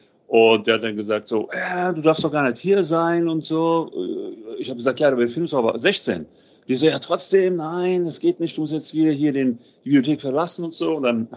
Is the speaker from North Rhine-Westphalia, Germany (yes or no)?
no; Offenbach am Main, Hesse, Germany; Aber ich bin ja auch in Offenbach aufgewachsen